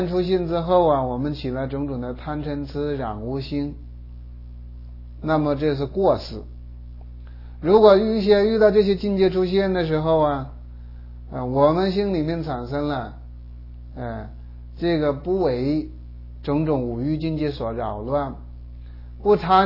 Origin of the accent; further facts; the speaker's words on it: China; 比如说我们是中国人，大家都是讲汉语的